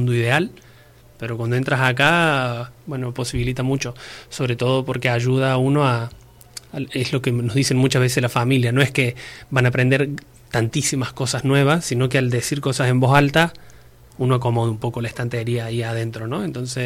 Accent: Argentina; now in Spain; yo vengo de Argentina y tampoco allí hay grupos para padres

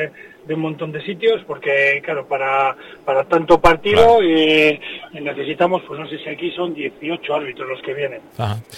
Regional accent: Santoña, Cantabria, Spain; yo soy de Santoña, pero sí, sí.

